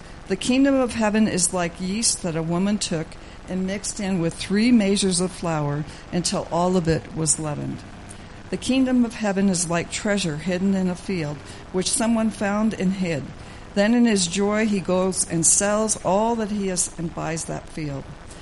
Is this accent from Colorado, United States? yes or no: yes; Greeley, Colorado, United States; I'm a fourth-generation proud Colorado native. I grew up in Weld County, which, if you know where Greeley is, that's where my hometown is.